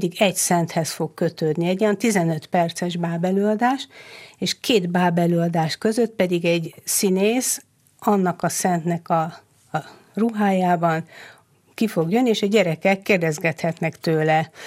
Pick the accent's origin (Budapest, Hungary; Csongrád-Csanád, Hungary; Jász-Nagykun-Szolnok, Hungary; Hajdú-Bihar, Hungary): Budapest, Hungary; Hát ha már említed, hogy a budai várban nőttem fel, mi oda jártunk Szentmisére a Mátyás templomba